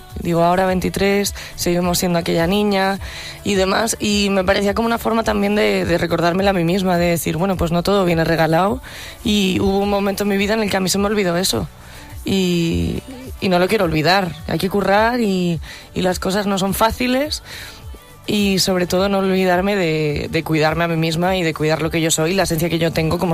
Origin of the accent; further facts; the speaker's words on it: Orbaneja del Castillo, Castile and León, Spain; Eso es, en mi pueblo, sí. El mejor pueblo de España, lo más bonito del mundo.